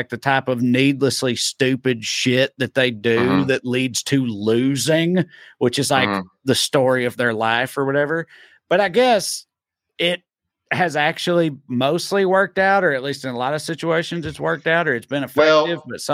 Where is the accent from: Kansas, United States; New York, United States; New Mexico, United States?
Kansas, United States; Salina; Like, growing up in Salina, I never in my life thought I would see gay marriage be legal.